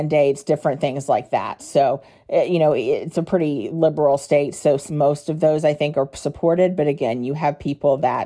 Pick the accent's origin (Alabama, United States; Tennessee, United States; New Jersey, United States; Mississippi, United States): Tennessee, United States; now in Washington, United States; I mean, for instance, I grew up in Tennessee.